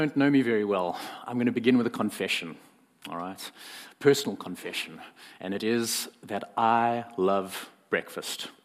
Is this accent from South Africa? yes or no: yes; South Africa; We are hoping to return to South Africa in a few years because I'm from South Africa. I have a bit of an accent